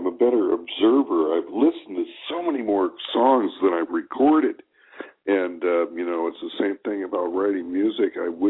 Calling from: California, United States; California, Southern California.

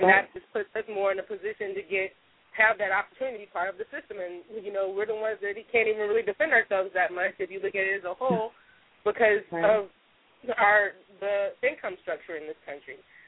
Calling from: Los Angeles, California, United States; I'm calling from Los Angeles.

